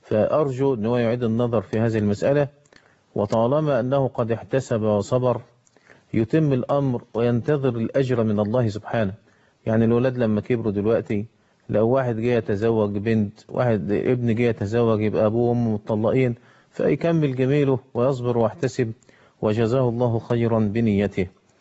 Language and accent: Arabic; Egypt